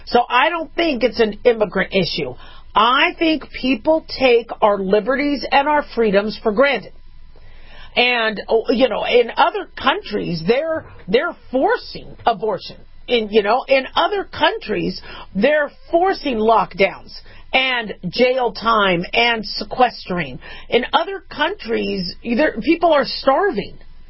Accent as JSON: {"language": "English", "country": "United States", "said": "thank God I'm American. I thank God I'm American every night in my prayers"}